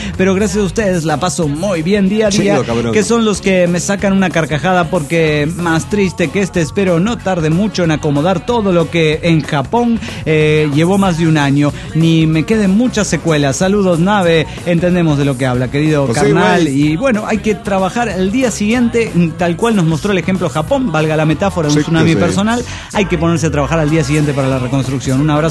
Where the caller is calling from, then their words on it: Morelia, Michoacán, Mexico; de Morelia, Michoacán.